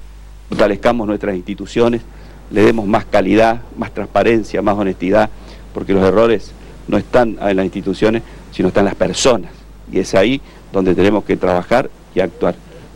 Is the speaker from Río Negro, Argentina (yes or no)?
no; Villa Ángela, Chaco, Argentina; en este cruce de las vías del ferrocarril y este puente, de mi pueblo nomás, de Villa Ángela